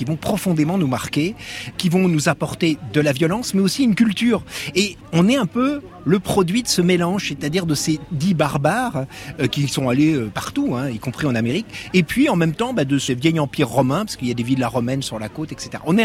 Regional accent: Normandy, France; traduit bien les Normands, c'est-à-dire une espèce de mélange entre notre côté nordique et en même temps, nous sommes des Latins.

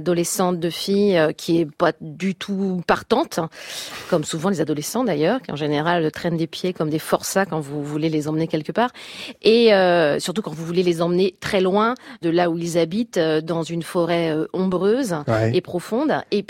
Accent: Île-de-France, France; Je viens de banlieue parisienne, de la Seine-Saint-Denis. Alors, je peux vous dire, j'avais très très envie de quitter cet endroit.

